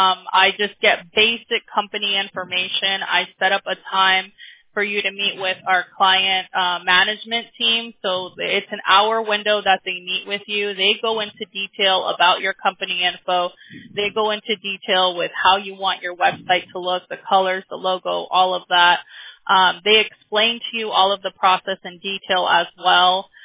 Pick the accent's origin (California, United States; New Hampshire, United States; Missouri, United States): California, United States; Upland; also born or lived in Pomona; So I'm from Upland. I was in Pomona, then in Upland.